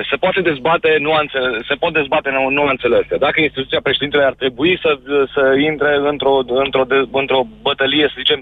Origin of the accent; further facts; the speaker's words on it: Brașov, Brașov County, Romania; din Brașov, eu am organizat în Brașov protestele.